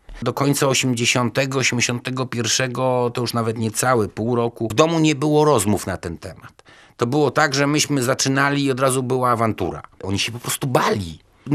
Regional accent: Gdynia, Pomeranian Voivodeship, Poland; od urodzenia mieszkam w Gdyni. W sierpniu 80 roku miałem 18 lat

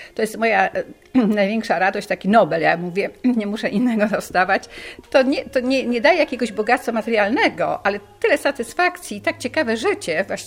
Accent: Pomeranian Voivodeship, Poland; born there; Ja tam, gdzie się urodziłam, na południowym Kociewiu, to też mam pamięć tego miejsca

